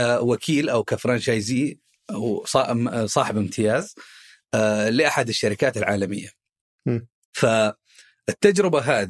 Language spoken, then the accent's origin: Arabic; Khobar, Eastern Province, Saudi Arabia; لا والله هو احنا من أهل الشرقية أول شيء. أنا من مواليد وسكان الخبر